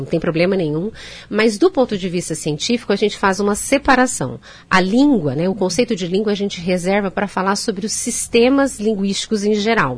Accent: São Paulo, Brazil; accent: caipira; now in Maringá, Brazil; Eu sou do estado de São Paulo, então a gente costuma falar assim, que lá no interior de São Paulo, a gente fala porta, porteiro e portão.

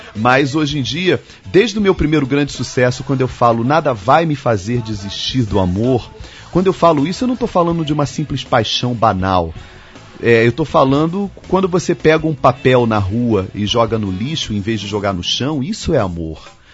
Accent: Rio de Janeiro, Brazil; Eu sou do Rio de Janeiro, mas eu vivo indo do norte, né, a centro-oeste, a sudeste, no país

